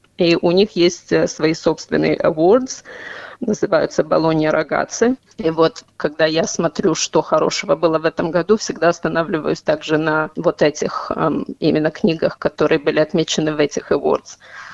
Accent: Moldova; В моем детстве все было по-другому, когда мы росли в Молдавии.

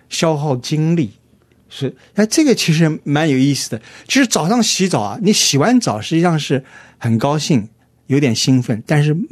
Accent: China; now in Australia; 他说这个我们中国人啊，这个卫生习惯怎么不行啊

